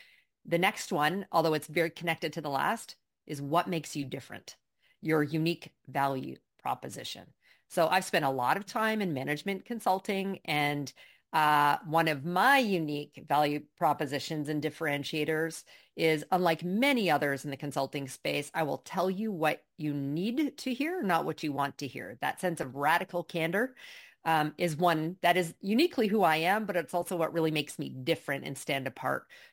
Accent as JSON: {"language": "English", "town": "Toronto", "region": "Ontario", "country": "Canada", "also_born_or_lived": "New York", "lives_now": "Miami Beach, United States", "said": "I'm originally from Canada. So I've learned how to escape the snow and the cold. So I went from Toronto to New York, to one of the many New Yorkers who escaped at some point during COVID to down here in South Florida."}